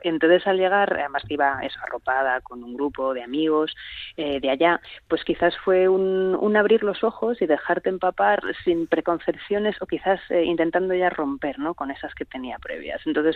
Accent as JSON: {"language": "Spanish", "region": "Galicia", "country": "Spain", "tie": "born or raised there", "said": "Yo soy de Galicia, a la que yo viví creciendo allá, ¿no?"}